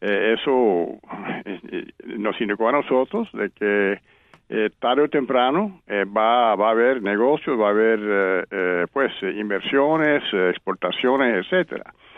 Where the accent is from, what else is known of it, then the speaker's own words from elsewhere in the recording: Cuba; born there; Sí, yo nací en Cuba. Mi mamá es cubana y mi papá americano, pero también nacido en Cuba. Así que yo era tercera generación.